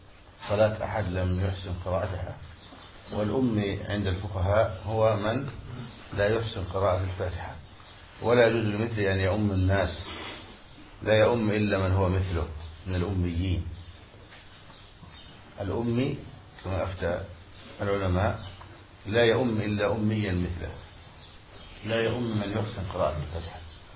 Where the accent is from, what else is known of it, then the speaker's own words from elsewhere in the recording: Egypt; عندنا في مصر وجاء اجتثت من فوق الأرض